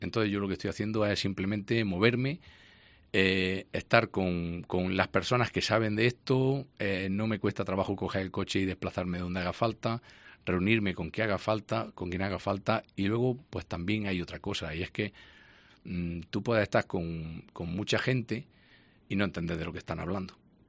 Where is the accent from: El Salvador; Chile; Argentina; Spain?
Spain; Guarromán, Andalusia; Yo soy de Guarromán y él es de Benavente.